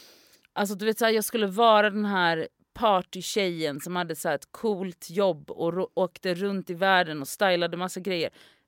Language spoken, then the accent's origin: Swedish; Gothenburg, Västra Götaland County, Sweden; jag är ju från Göteborg